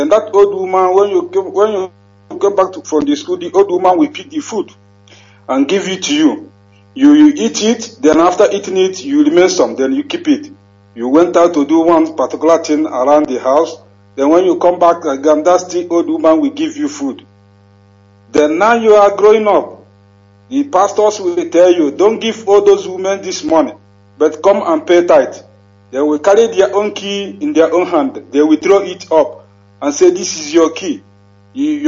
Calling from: Pakistan; Hello, Barata. … I'm calling from Pakistan.

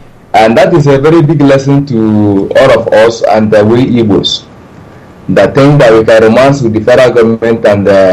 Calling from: Senegal; I am calling from Senegal.

